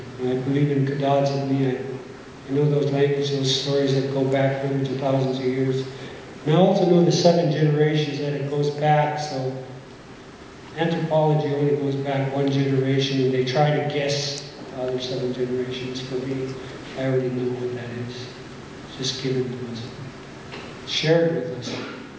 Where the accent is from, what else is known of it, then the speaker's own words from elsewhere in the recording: Alaska, United States; I'm from Wusia, the Kaikuk River.